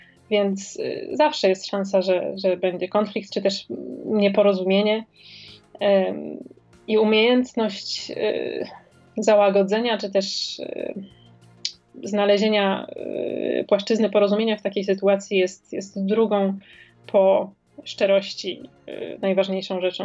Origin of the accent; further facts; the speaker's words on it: Warsaw, Masovian Voivodeship, Poland; Ja pochodzę z Warszawy